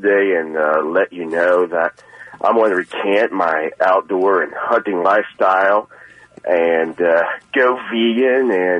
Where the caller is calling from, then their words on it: Ohio, United States; I'm calling from north of Cincinnati, Ohio.